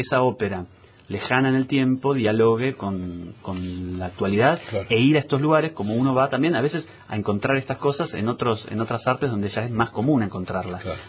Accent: Argentina; somos argentinos

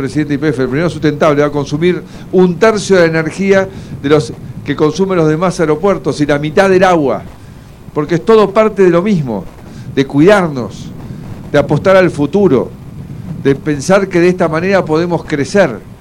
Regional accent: Argentina; Eso somos los argentinos

